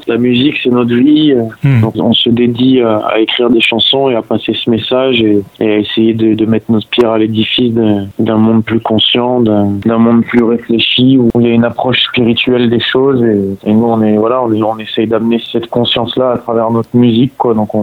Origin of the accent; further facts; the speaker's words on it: New Caledonia; je me sens citoyen du monde beaucoup plus que je ne me sens français. Tu vois, j'ai grandi en Nouvelle-Calédonie, donc la France, pour moi, c'est quelque chose sur le papier, tu vois, c'est loin, très distant, quoi.